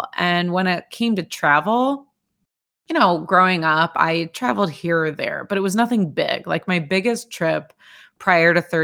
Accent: Midwest, United States; growing up in the Midwest, where our tallest quote unquote hill is Columbus Drive off of Michigan Avenue

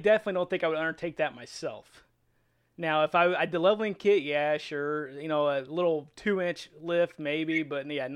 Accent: Indiana, United States; We're from Indiana. We're from Podunk, Indiana.

